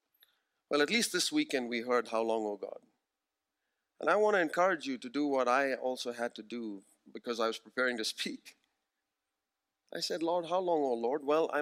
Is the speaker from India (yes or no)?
yes; India; I grew up in India. I grew up with gods all over the place.